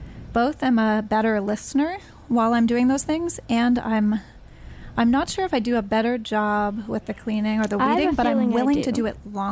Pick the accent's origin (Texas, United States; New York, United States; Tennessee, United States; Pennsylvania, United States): New York, United States; Hudson; I'm from Hudson.